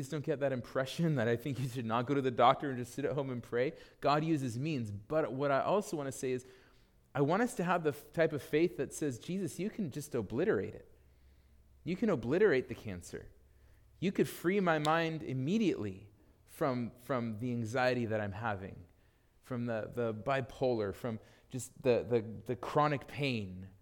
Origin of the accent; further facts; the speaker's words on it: United States; Like, and I'm not even like TSA. Like, you know, I'm just an American, you know?